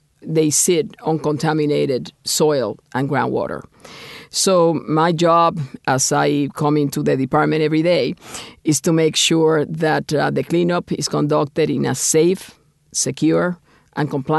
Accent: Puerto Rico; moved away as an adult; also born or lived in Cuba; I was born in Cuba. My parents fled Castro's revolution in 1961. I was born in 58. So I was 3 years old, you know, when my parents left Cuba, and I was raised in Puerto Rico.

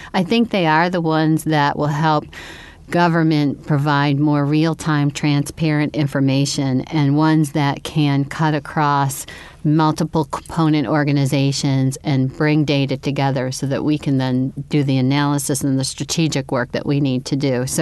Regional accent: Buffalo, New York, United States; born there; I was born in Buffalo, and I was born into an immigrant, first-generation Italian family, had a lot of family history and community.

